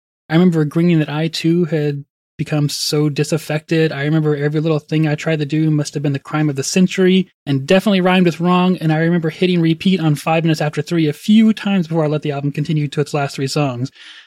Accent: Texas, United States; I think, from my hometown in North Texas to Dallas or something like that, you know, somewhere in the metropolitan area of DFW

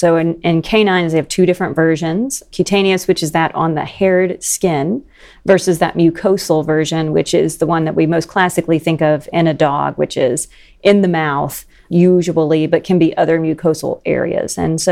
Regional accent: Tennessee, United States; So I'm originally from Tennessee, went to vet school at UT Knoxville

